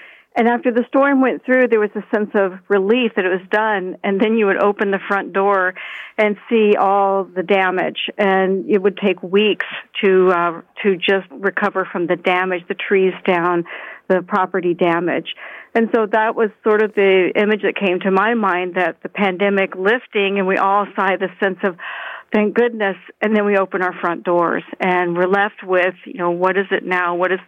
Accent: Florida, United States; Well, I'm originally from Florida

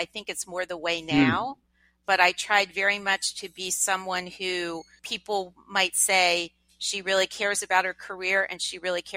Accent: Lancaster, Pennsylvania, United States; I grew up in Lancaster, Pennsylvania. It's the part that gets you out of Lancaster, Pennsylvania to go to the universities that you aspire to go

